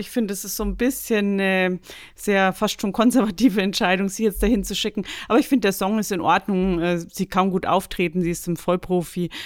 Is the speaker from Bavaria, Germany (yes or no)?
yes; Bavaria, Germany; Anfang Juni sind wir in Bayern, da freue ich mich natürlich besonders, meine alte Heimat.